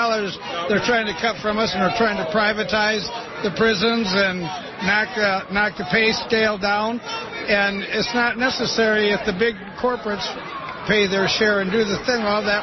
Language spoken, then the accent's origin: English; Ionia, Michigan, United States; I'm down here from Ionia, Michigan, to support the movement on big businesses not paying their taxes.